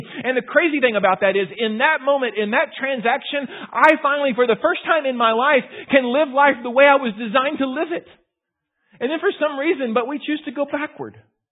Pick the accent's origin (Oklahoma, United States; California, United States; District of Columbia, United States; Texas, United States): Texas, United States; Houston; I grew up in Houston. In Houston, they still kind of experience the greenhouse effect, right?